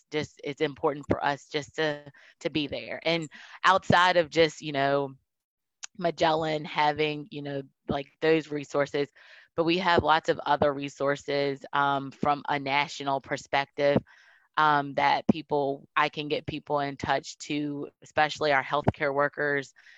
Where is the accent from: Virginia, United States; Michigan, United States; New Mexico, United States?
Virginia, United States; I'm a born and raised Virginia girl. I grew up in Nelson County, so just over the mountain. Most of my family, my mom and most of my family still live in Nelson County.